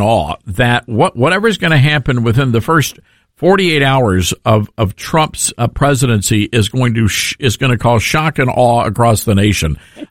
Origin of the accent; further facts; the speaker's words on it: Southern United States, United States; I live in the South. I'm from the South, and a lot of our sons, a lot of the sons of the South have gone into the military